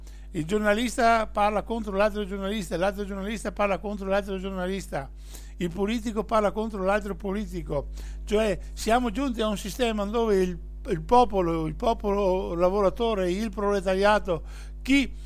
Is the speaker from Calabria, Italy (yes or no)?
no; Veneto, Italy; e noi come veneti dobbiamo tener conto di questo